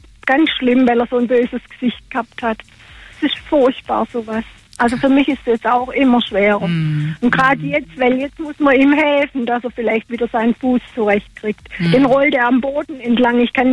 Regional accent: Baden-Württemberg, Germany; Ich bin in Uffringen geboren, ich bin ein Schwabe

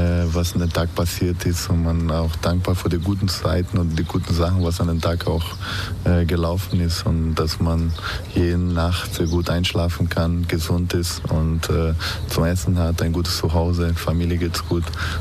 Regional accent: Brazil; German is a second language; Ich bin so aufgewachsen in Brasilien. Die meisten sind sehr gläubige Menschen.

